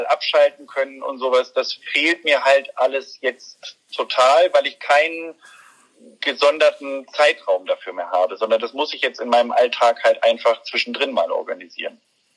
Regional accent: Hanover, Lower Saxony, Germany; Ich bin Städter eigentlich. Also ich bin in der Stadt in Hannover groß geworden, in der Innenstadt.

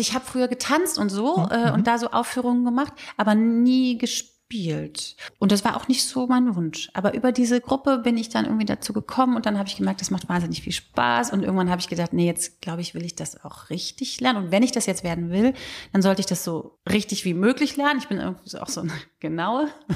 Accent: Leverkusen, North Rhine-Westphalia, Germany; also born or lived in Cologne; Ich bin ja in Köln geboren, in Leverkusen aufgewachsen und habe zu der Zeit dann wieder in Köln gelebt.

